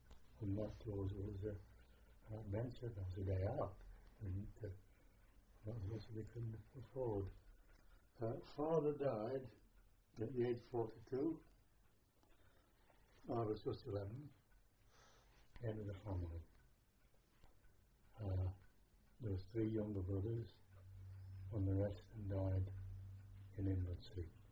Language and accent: English; Ilkeston, East Midlands, United Kingdom; born there; Yes, I was born in Ilkeston, Derbyshire, on the 7th of March, 1919.